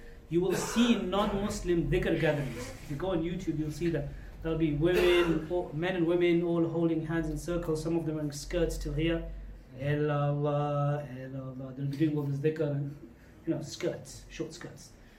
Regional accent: England, United Kingdom; I said, I'm not Syrian. I'm actually from England.

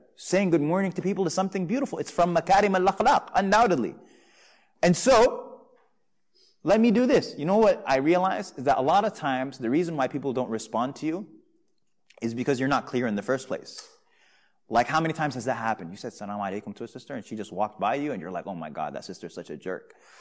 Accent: New York, United States; I'm from New York, and in New York, it's kind of like London, where you don't say hello to anybody.

